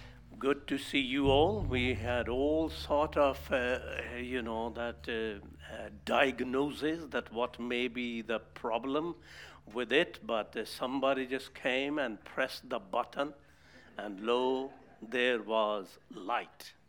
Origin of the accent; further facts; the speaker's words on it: Pakistan; I grew up in Pakistan, not always though, but a lot of my life I lived